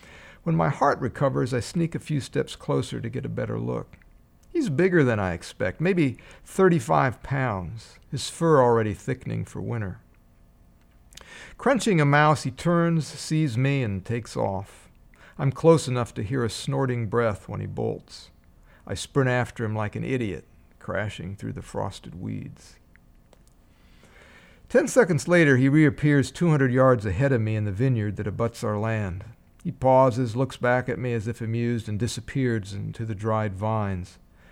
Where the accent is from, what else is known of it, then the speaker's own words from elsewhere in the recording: Iowa, United States; I grew up in Iowa, fishing and hunting and walking the woods and fields of my friends' farms.